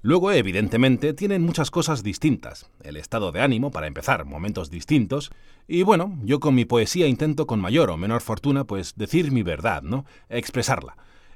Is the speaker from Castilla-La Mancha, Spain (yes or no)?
no; Community of Madrid, Spain; Yo había visto, como tantos madrileños, el cartel al pasar por la carretera